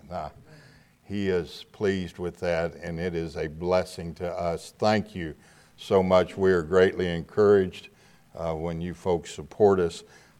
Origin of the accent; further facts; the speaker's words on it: Pasadena, Texas, United States; I'm from the Houston area, from Pasadena, Texas. I never thought in my wildest dreams I'd be up in New York preaching.